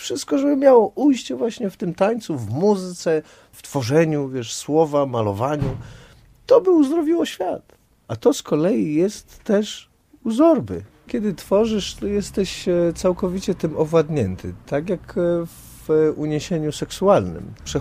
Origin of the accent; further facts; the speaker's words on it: Delphi, Central Greece, Greece; jako mały chłopiec, jak wychowywałem się w Delfach